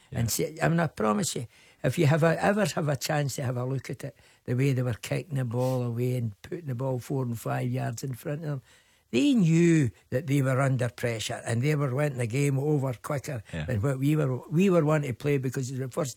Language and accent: English; Glasgow, Scotland, United Kingdom; We come from Glasgow and 30 miles apart, we're gallus.